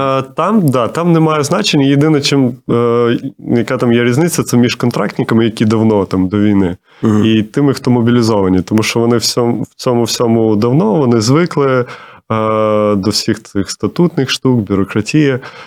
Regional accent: Kherson, Kherson Oblast, Ukraine; коли ми були в окупації, я з Херсону

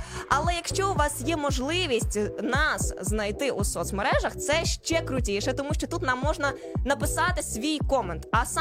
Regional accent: Vinnytsia, Vinnytsia Oblast, Ukraine; то я із Вінниці завжди

